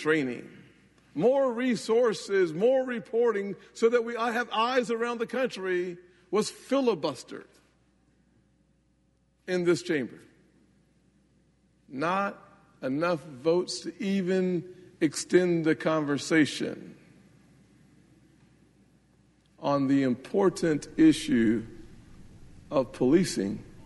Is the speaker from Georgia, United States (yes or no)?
no; Charleston, South Carolina, United States; shortly after the shooting of Walter Scott, who was shot in the back in my hometown, Charleston, South Carolina